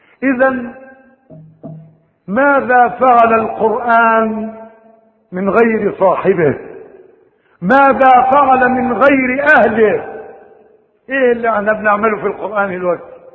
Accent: Egypt; احنا عندنا في مصر القارئ يقرأ من الضوضاء اللي حواليه

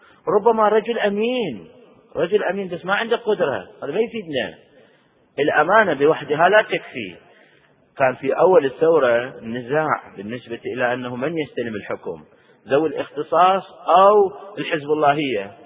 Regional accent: Iraq; نحن كعراقيين وكمذهب أهل البيت بالخصوص، هنا بعد أخص الذكر بمذهب أهل البيت، أتبع مذهب أهل البيت

